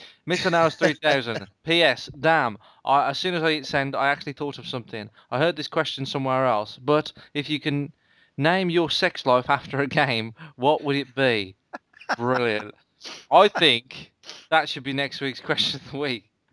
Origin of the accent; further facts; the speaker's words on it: United Kingdom; As a British person, right, who's not afraid to sit on the fence